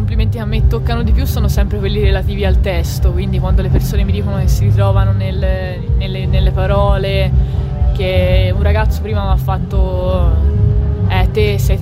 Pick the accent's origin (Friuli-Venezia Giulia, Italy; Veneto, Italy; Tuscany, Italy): Tuscany, Italy; Siamo toscani, dai.